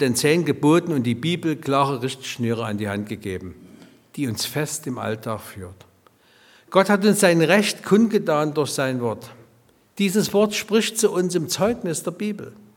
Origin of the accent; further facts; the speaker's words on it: Chemnitz, Saxony, Germany; Und um dass wir als Chemnitzer dort eine Rolle spielen bei der Grundgesetzfeier